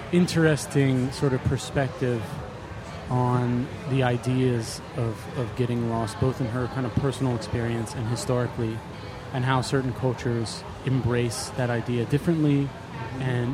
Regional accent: Philadelphia, Pennsylvania, United States; now in New York City, United States; I live in New York City. I've been living there for a while, but originally Philadelphia.

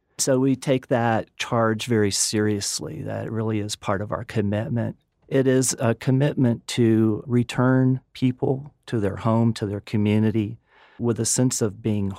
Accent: Gainesville, Florida, United States; now in West Texas, United States; I was born in Gainesville, Florida, except for a few years when I was undergraduate at LSU in Baton Rouge. I've been a Floridian all my life.

